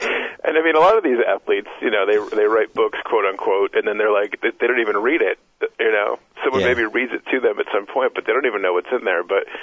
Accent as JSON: {"language": "English", "country": "Ireland", "said": "believe me, I know I'm Irish."}